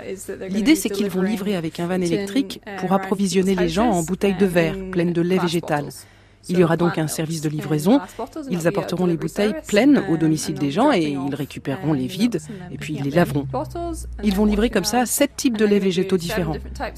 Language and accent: French; Scotland, United Kingdom; French is a second language; moved away as an adult; je viens d'Écosse à l'origine. J'ai déménagé ici il y a un an et demi.